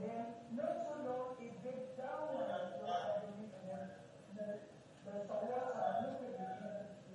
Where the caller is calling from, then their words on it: Bristol, South West England, United Kingdom; I'm watching from Bristol in UK.